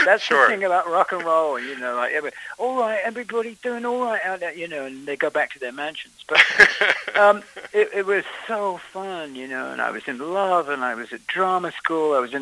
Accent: London, United Kingdom; I grew up in London.

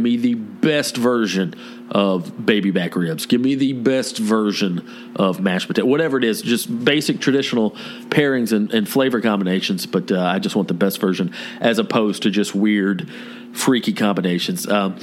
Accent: the South, United States; You know, growing up in the South, not having any Italian heritage or any Italian family members.

